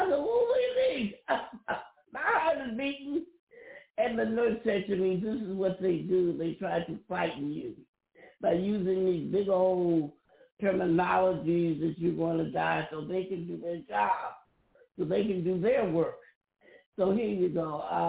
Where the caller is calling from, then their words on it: Chicago, Illinois, United States; I'm calling from Chicago and Grand Rising.